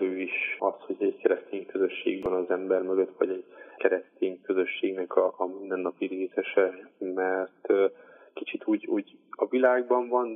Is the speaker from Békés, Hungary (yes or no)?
no; Nyíregyháza, Szabolcs-Szatmár-Bereg, Hungary; Én Nyíregyházán élek a családommal, a feleségemmel és 4 gyerekemmel. Hát itt nőttem fel ebbe a közösségbe, a nyíregyházi belvárosi közösségbe.